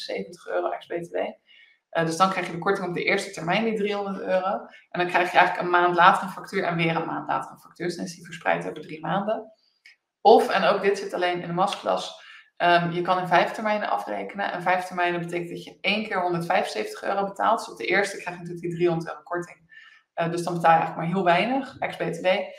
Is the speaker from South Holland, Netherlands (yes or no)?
yes; Rotterdam, South Holland, Netherlands; Ik ben Rotterdammer, ik hou van lekker nuchter en concreet en praktisch.